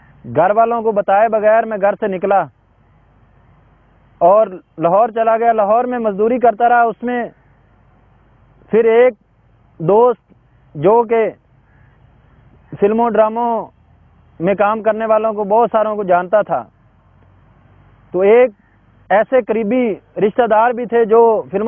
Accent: Arifwala, Punjab, Pakistan; چک number 163 E B, محمد نگر, ضلع پاک پتن شریف, تحصیل عارف والا. میرا ایک متوسط گھرانے میں پیدائش ہوئی

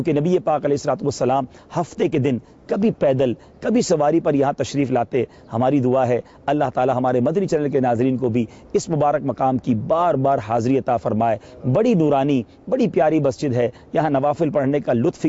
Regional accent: Karachi, Sindh, Pakistan; ہم باب المدینہ کراچی سے ہیں۔

